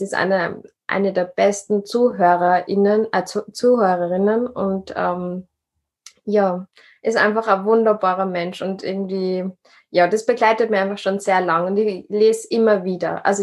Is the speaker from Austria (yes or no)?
yes; Upper Austria, Austria; born there; now in Vienna, Austria; bin 25 Jahre alt. Ursprünglich bin ich in Oberösterreich geboren, wohne in Wien. Jetzt bin ich gerade aber wieder in Oberösterreich